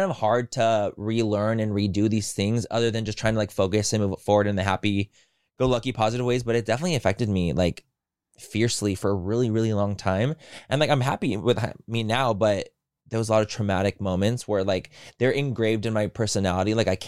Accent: San Diego, California, United States; Like it didn't apply to me because I grew up in San Diego.

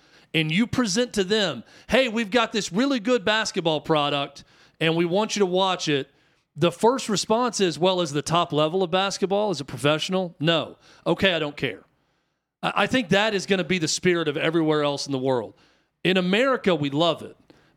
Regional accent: the South, United States; growing up in the South

